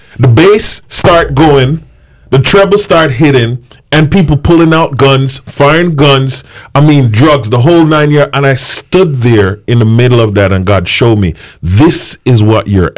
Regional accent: Jamaica; born there; I was born in Jamaica. I was a PK pastor's kid.

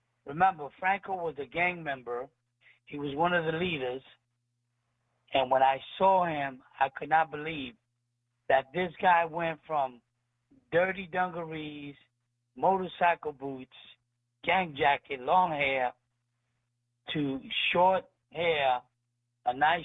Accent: Bronx, New York, United States; I grew up in the South Bronx. I was born in Manhattan. I always say I was born in Manhattan and delivered to the Bronx, the South Bronx.

